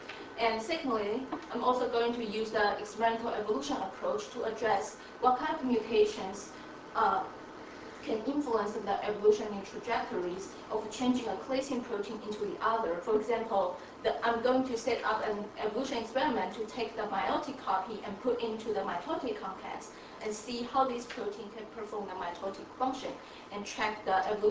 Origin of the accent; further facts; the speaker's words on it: Taiwan; now in United States; I'm originally from Taiwan, and currently I'm a graduate student in the Andrew Mullins Lab at Harvard.